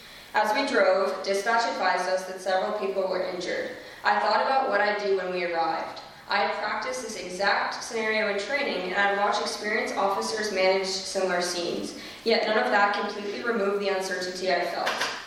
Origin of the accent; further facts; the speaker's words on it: Red Lodge, Montana, United States; I grew up in Red Lodge, Montana. I took an EMT class there my senior year, volunteered at Red Lodge Fire for a little bit.